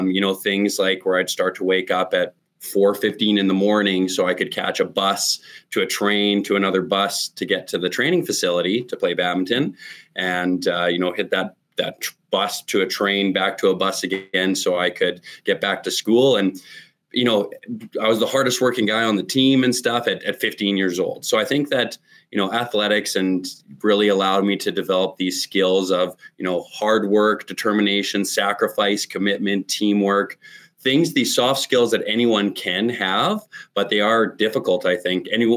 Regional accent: Saskatoon, Saskatchewan, Canada; I grew up in Saskatoon

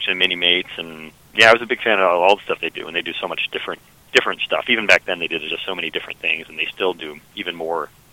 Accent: Rhode Island, United States; I grew up in Rhode Island for a big chunk of it, and my dad actually knew a lot of people who worked at Hasbro.

